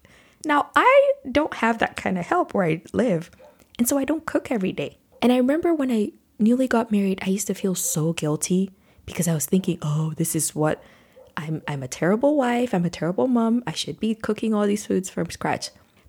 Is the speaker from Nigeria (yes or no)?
yes; Nigeria; I grew up in Nigeria with a mom who had a lot of help at home.